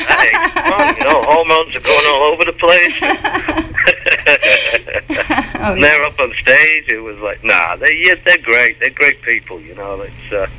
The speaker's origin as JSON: {"language": "English", "town": "Manchester", "region": "North West England", "country": "United Kingdom", "lives_now": "London, United Kingdom", "said": "I'm originally from Manchester, and I moved down to London"}